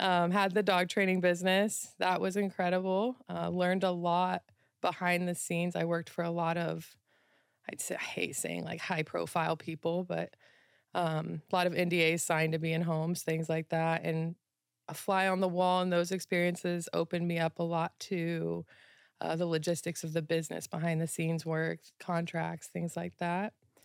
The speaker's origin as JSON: {"language": "English", "region": "Indiana", "country": "United States", "tie": "born or raised there", "moved": "yes", "lives_now": "Los Angeles, United States", "said": "So born and raised in Indiana, moved in 2009 out to Los Angeles."}